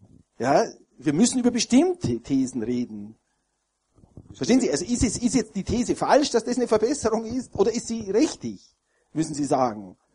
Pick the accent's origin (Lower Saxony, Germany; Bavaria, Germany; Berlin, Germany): Bavaria, Germany; Ja, also ich bin in Bayern aufgewachsen